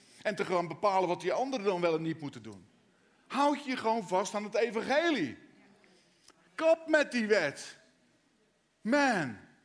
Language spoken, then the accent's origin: Dutch; Katwijk, South Holland, Netherlands; Ik kom uit Katwijk.